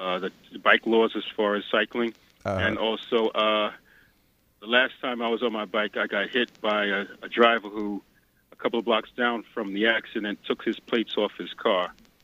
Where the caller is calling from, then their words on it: Brooklyn, New York, United States; I'm calling from Brooklyn.